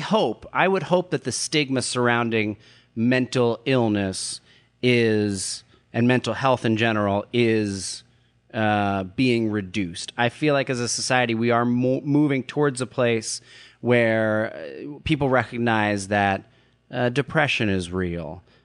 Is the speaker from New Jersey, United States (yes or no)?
yes; New Jersey, United States; I think it's because of the fact that I grew up in Jersey